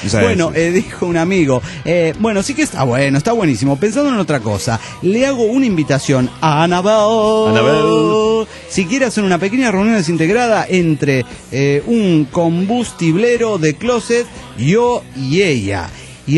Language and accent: Spanish; Chichinales, Río Negro, Argentina; now in Neuquén, Argentina; de Chichinales, ahora en Neuquén.